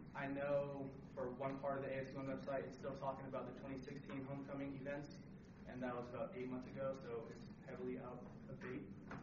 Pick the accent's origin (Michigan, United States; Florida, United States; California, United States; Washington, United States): California, United States; Riverside; I'm from Southern California, down in the Riverside area.